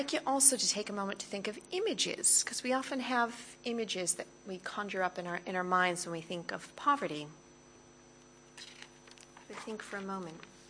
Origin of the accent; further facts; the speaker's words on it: Connecticut, United States; now in Australia; I am American. I'm from Connecticut originally, near New York, but I've been living in Australia since 1997, so I'm well and truly Australian as well.